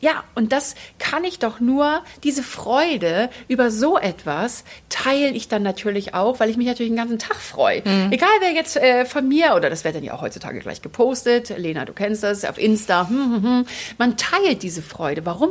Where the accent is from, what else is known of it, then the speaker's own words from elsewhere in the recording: Northern Germany, Germany; Und dann gibt es von mir als Norddeutsche ein fröhliches Moin.